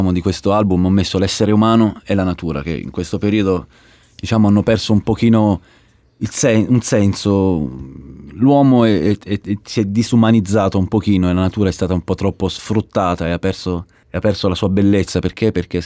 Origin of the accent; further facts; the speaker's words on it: Abruzzo, Italy; io sono abruzzese, quindi ci sono delle città in Italia che purtroppo sono soggette a questi disastri atmosferici. Noi abbiamo una terra invece che trema